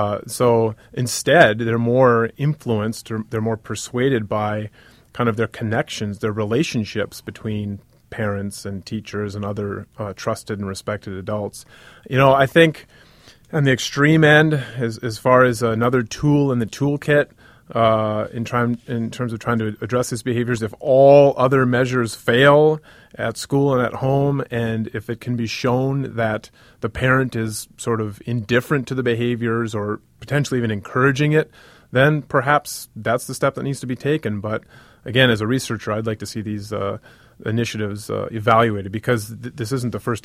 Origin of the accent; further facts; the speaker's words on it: Wisconsin, United States; a few in my home state of Wisconsin